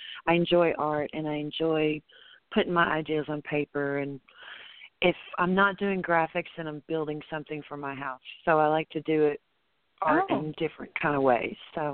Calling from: San Angelo, Texas, United States; I'm calling from San Angelo, Texas. So we're both in Texas.

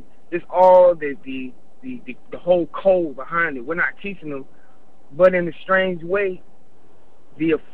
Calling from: Florida, United States; I'm calling from the South Florida area.

